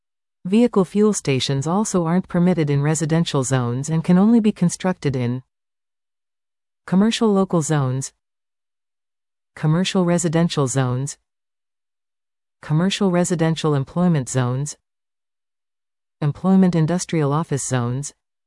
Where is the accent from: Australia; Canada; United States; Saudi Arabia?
Canada; Sault Ste. Marie, Ontario; Coming from my hometown of Sault Ste. Marie, it felt like there were gas stations everywhere.